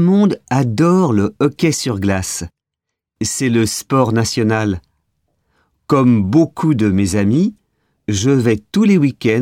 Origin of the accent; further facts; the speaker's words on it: France; now in Montreal, Canada; Je suis français, mais j'ai choisi de faire mes études ici.